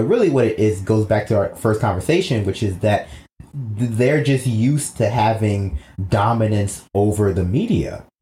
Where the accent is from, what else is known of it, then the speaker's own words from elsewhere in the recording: New York City, New York, United States; I grew up in New York City. I don't know anything about cars.